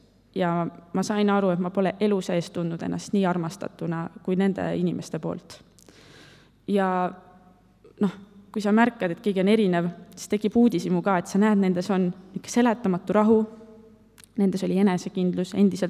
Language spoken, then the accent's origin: Estonian; Viljandi, Viljandi County, Estonia; Ma olen sündinud ja kasvanud üles Viljandis, ülikoolis käisin ka seal. Ma olen klassikalisest Eesti kärgperest.